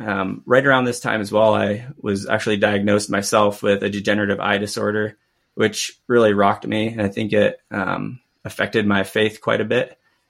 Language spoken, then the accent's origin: English; Fowler, Michigan, United States; So I grew up in Fowler, which is a small rural town in Michigan, predominantly Catholic community, about 900 people, agriculturally based, a lot of farmers.